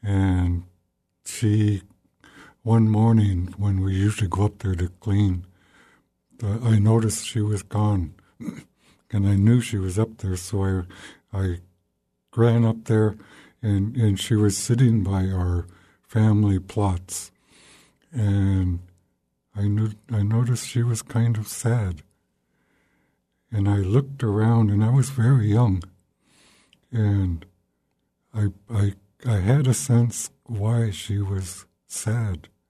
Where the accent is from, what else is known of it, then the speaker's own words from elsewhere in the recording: Sitka, Alaska, United States; I am Thlinget. My family's originally from Juneau, and I was born and raised in Sitka.